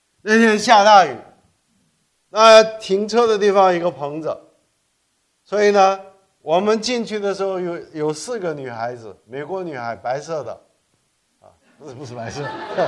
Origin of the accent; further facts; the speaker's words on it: South Korea; 我在韩国长大，